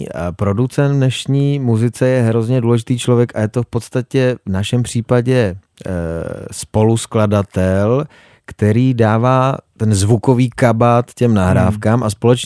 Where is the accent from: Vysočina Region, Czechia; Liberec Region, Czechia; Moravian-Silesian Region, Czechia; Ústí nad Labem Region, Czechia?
Moravian-Silesian Region, Czechia; Frýdek-Místek; rodinu mám ve frýdku, kámoši mám ve frýdku